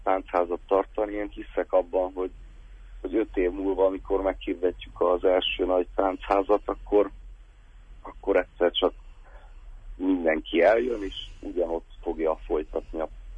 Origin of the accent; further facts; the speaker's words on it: Hungary; Hát ilyen volt magyarként muzsikálni Ausztráliában.